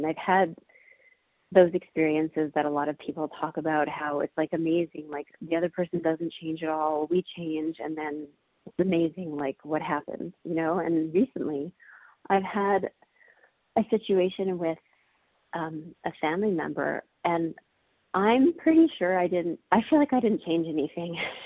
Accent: Israel; recovered compulsive overeater in Israel.

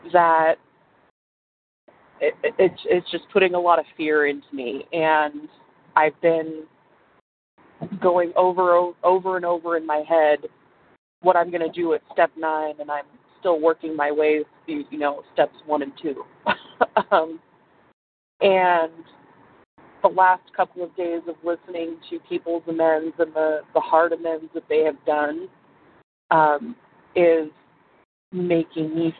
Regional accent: Nevada, United States; and I am from Nevada.

